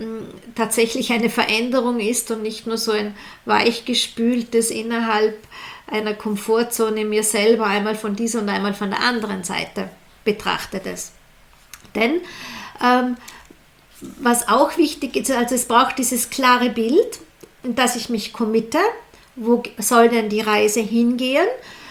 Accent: Austria; bei uns in Österreich sagt man, die Dinge ein bisschen glankeln lassen.

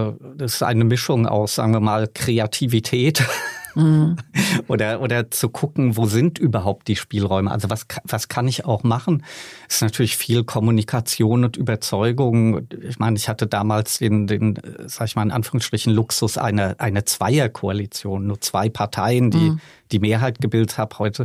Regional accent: Frankfurt, Hesse, Germany; ich bin in Frankfurt geboren, habe dort immer gelebt

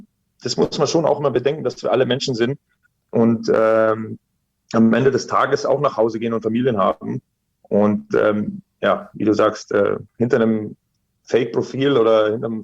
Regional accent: Bavaria, Germany; Also ich bin ja aus Bayern, da trinken wir auch gerne mal ein Bier.

